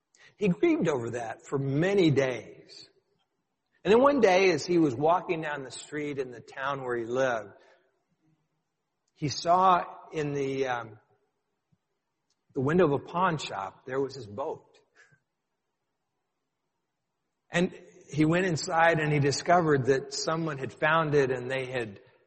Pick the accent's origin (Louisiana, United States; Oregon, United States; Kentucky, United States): Oregon, United States; born there; I was born in Oregon.